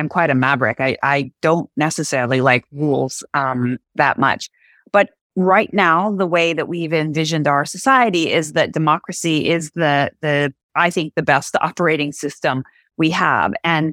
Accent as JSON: {"language": "English", "region": "Pacific Northwest", "country": "United States", "tie": "born or raised there", "said": "I grew up in the Pacific Northwest. For those of you who know it, it is gorgeous."}